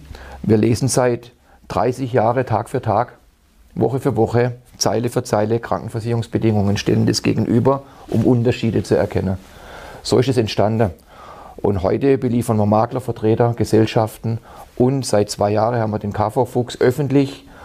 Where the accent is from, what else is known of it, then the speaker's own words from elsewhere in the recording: Baden-Württemberg, Germany; ich komme ja aus dem Freiburger Raum